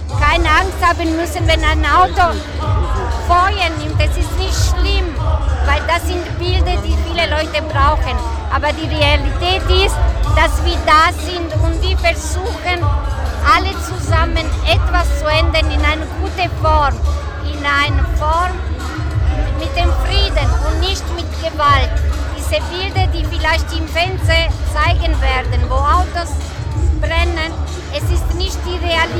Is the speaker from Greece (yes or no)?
no; Italy; German is a second language; now in Frankfurt, Germany; ich bin eine Italienerin, die in Frankfurt lebt